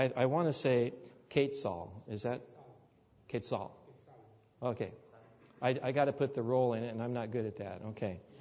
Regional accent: Midwest, United States; when I grew up in the Midwest part of my life.

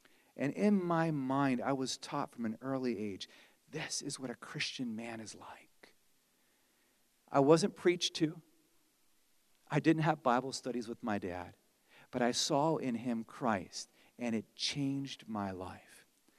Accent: Pennsylvania, United States; I'd probably see some logs here, but we're from Pennsylvania, so it's a different kind of log.

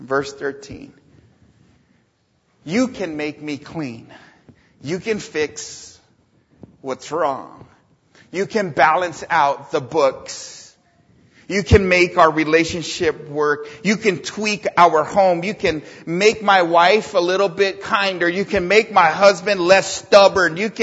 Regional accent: California, United States; Growing up in Southern California, we always heard it, only you can start forest fires, right?

